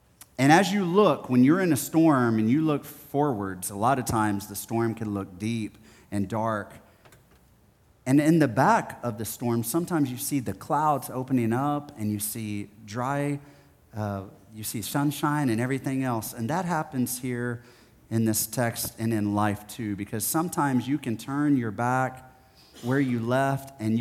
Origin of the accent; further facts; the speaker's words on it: Gulf Coast, United States; I grew up in the Gulf Coast. There's storms all the time.